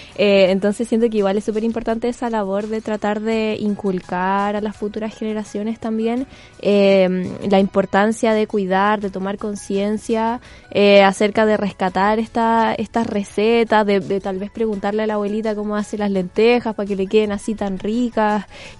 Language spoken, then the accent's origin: Spanish; Chile; está súper plasmado como en nuestra identidad como chilenos la cocina